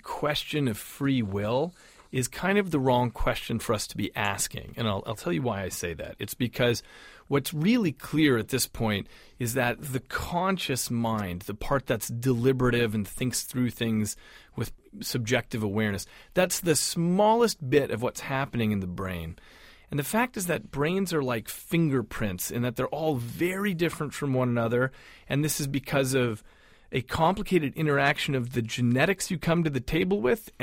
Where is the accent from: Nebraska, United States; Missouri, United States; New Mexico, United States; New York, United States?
New Mexico, United States; When I grew up in New Mexico, my father was a forensic psychiatrist